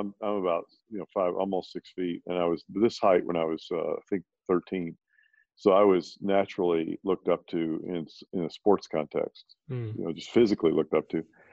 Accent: Kentucky, United States; I grew up in Kentucky, and I stayed there all the way through high school.

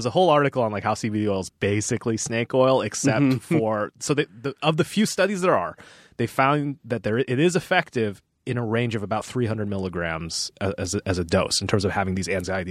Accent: Seattle, Washington, United States; I grew up in Seattle, Washington.

